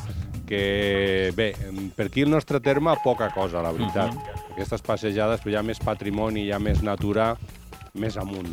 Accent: Sabadell, Catalonia, Spain; jo que vinc més de Sabadell, sé quan plourà

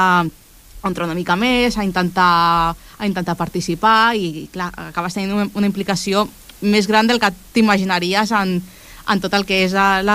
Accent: Barcelona, Catalonia, Spain; jo sóc de Barcelona i he viscut tota la vida a Barcelona, però sí que és veritat que des de que treballo aquí al Prat

